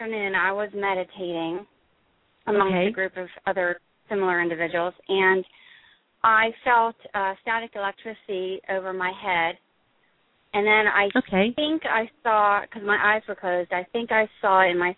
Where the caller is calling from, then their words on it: New Jersey, United States; I'm calling from New Jersey.